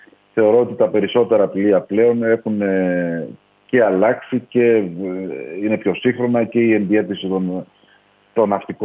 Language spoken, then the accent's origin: Greek; Kefalonia, Ionian Islands, Greece; εγώ κατάγομαι από την Κεφαλονιά. Ναι. Από όταν γεννήθηκα ζούσα και γύρω μου έβλεπα ναυτικούς.